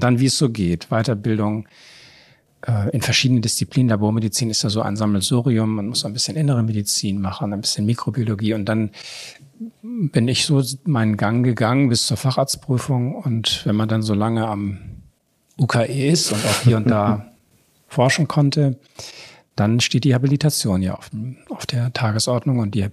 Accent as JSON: {"language": "German", "region": "Bremen", "country": "Germany", "tie": "born there", "also_born_or_lived": "Lower Saxony", "lives_now": "Hamburg, Germany", "said": "Ich bin ja in Bremen geboren, was immer ein bisschen Erheiterung auslöst, falls ich irgendwo in meiner Biografie vorgestellt werde. Habe dann in Niedersachsen Abitur gemacht"}